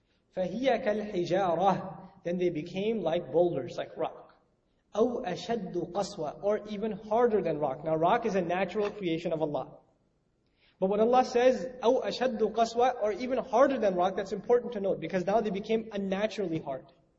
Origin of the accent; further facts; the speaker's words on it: Pakistan; I'm Pakistani, I can talk to the Pakistanis much easier, right? So I go talk to him in Urdu